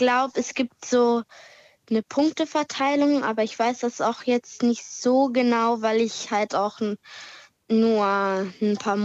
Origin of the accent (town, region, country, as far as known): Hamburg, Germany